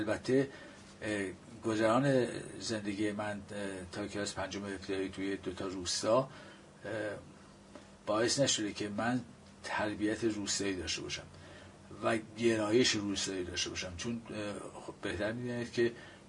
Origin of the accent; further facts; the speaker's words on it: Qazvin, Iran; 22 مهر 1318 من در قزوین متولد شدم. … پدرم کارمند پست و تلگراف بود